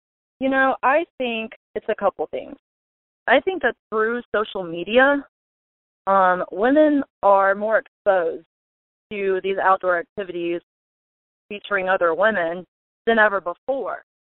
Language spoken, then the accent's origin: English; Midwest, United States; I mean, I grew up in the Midwest, 16 acres out off the Missouri River Valley, and Daddy is just a big outdoorsman